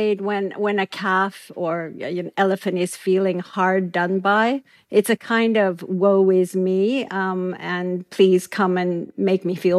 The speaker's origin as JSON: {"language": "English", "country": "Kenya", "tie": "born or raised there", "said": "We grew up in Kenya, and Amboseli was one of the places we used to go on safari on school holidays."}